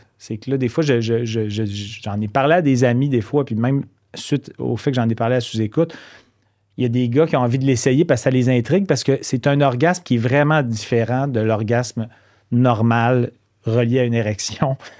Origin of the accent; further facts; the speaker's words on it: Quebec City, Quebec, Canada; parce que moi, je viens de Québec.